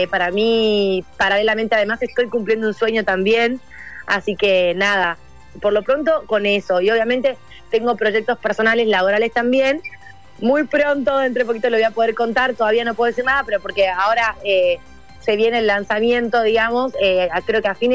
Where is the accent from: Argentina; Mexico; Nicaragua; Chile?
Argentina; Jujuy; now in Buenos Aires, Argentina; yo estoy en Buenos Aires y acá faltan vacunas todavía. Entonces, siendo jujeño, como jujeño